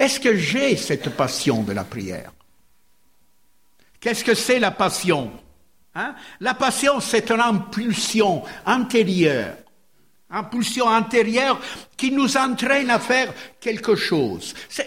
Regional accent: Italy; moved away as an adult; now in France; Je dis notre France, je suis italien, mais bon. Hein, ça fait 45 ans que j'y suis, hein.

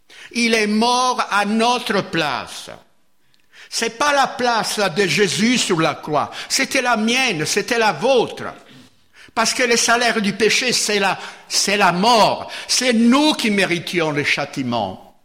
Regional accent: Italy; Moi, je suis italien, mais j'ai un peu appris à regarder les virgules, les points et tout ça.

